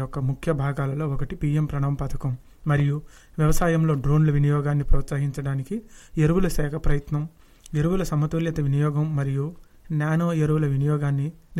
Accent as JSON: {"language": "Telugu", "town": "Undavalli", "region": "Andhra Pradesh", "country": "India", "tie": "born or raised there", "said": "నేను ఒక రైతుని. మా ఊరు ఉండవల్లి. నేను డిగ్రీ చదువుకున్నాను. నేను ఒక రైతు కుటుంబం నుంచి వచ్చాను."}